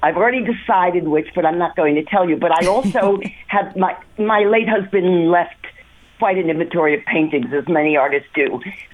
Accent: New York City, New York, United States; I remember growing up in New York City. Places like the Bitter End and the Village Vanguard

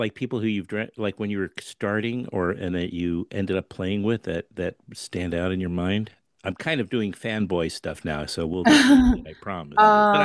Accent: New York City, New York, United States; As a New Yorker, and when I say New Yorker, I mean, of course, the shorthand. You know what I'm talking about. Growing up and living for most of my life in New York City

